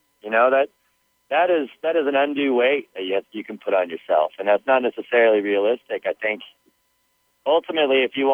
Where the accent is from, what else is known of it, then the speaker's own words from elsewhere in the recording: California, United States; We grew up swimming in Southern California together, and it was very much one of those things where it was just like a lifestyle.